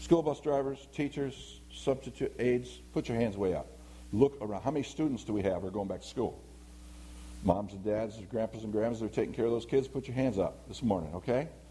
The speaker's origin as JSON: {"language": "English", "region": "New York", "country": "United States", "said": "Oh, I'm from the East Coast. So. New York."}